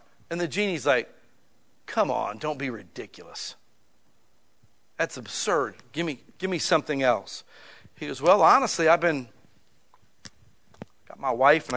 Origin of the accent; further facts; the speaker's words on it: Akron, Ohio, United States; I'm from Akron, Ohio, the rubber capital of the world. Everybody worked at the factory.